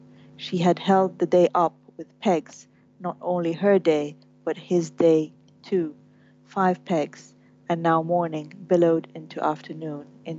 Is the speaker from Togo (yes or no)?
no; Sudan; we grew up in Sudan, in the same neighborhood